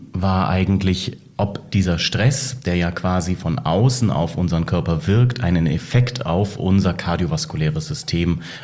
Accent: Bremen, Germany; aber ich komme wahrhaftig aus Bremen, bin dort aufgewachsen, bin 15 Minuten vom Stadion entfernt groß geworden

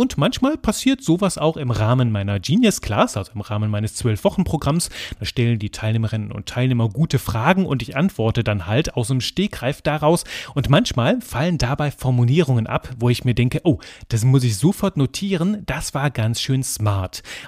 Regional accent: Belgium; Ich bin Belgier

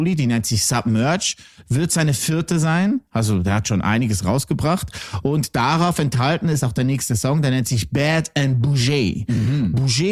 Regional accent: Switzerland; Bei uns in der Schweiz heißt ein kleines Bier ja entweder Stange.

